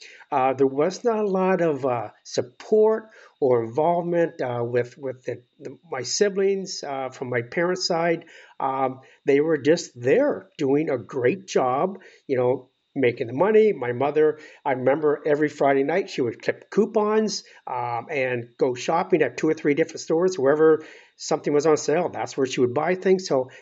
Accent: Halifax, Nova Scotia, Canada; So I grew up in Nova Scotia, Halifax, Nova Scotia, up in Canada. And I grew up in a very stable, very responsible family.

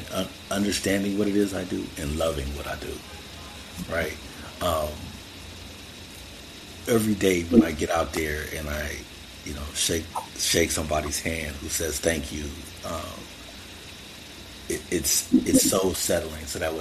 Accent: Los Angeles, California, United States; as a kid growing up in L.A., I thought the West Side was a little bit more fortunate than I was growing up in South Central.

